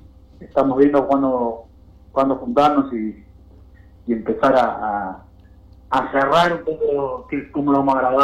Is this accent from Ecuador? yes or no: no; Buenos Aires, Argentina; Bueno, nosotros somos de Boedo.